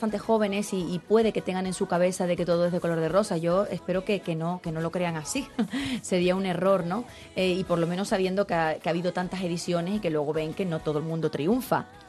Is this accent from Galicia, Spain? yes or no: no; Canary Islands, Spain; accent: Canarian; somos amigas, pero tenemos el acentito canario